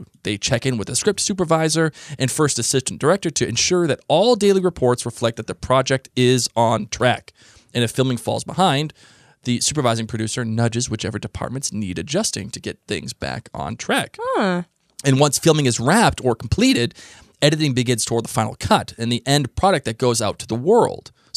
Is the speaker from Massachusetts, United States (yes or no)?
yes; Boston, Massachusetts, United States; I'm not French. I'm from Boston.